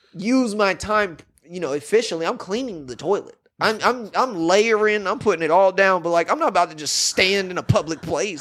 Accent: Tampa, Florida, United States; I'm from Tampa. I like grungy.

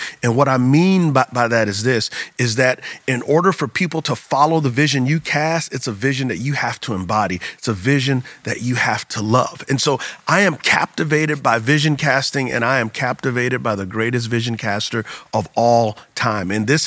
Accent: San Antonio, Texas, United States; I am from San Antonio, Texas, and there's a phenomenon in Texas called Friday Night Lights.

